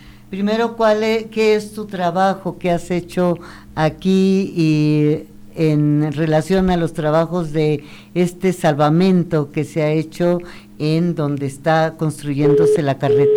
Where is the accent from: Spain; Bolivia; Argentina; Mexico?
Mexico; lo que constituye todo lo que es nuestro ser como mexicanos, ¿no?